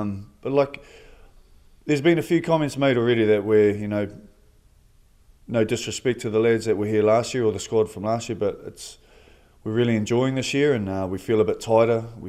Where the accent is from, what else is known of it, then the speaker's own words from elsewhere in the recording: New Zealand; I'm from New Zealand on the other side of the world